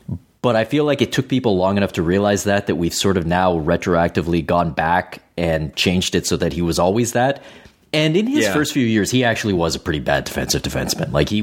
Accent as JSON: {"language": "English", "country": "Canada", "said": "because I'm Canadian"}